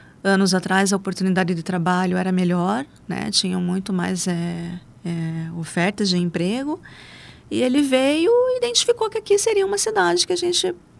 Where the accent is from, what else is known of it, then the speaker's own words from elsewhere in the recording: Curitiba, Paraná, Brazil; also born or lived in Marília; Não, eu nasci em Marília, interior de São Paulo. Minha terrinha do coração. Vim para Curitiba, tinha mais ou menos acho que uns 2 aninhos e pouco.